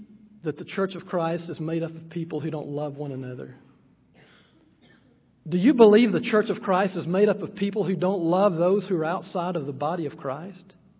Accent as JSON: {"language": "English", "region": "Alabama", "country": "United States", "tie": "born or raised there", "moved": "as an adult", "lives_now": "Oklahoma City, United States", "said": "My family and I moved to Oklahoma City about 11 years ago. I was raised in Alabama. I had lived there all of my life."}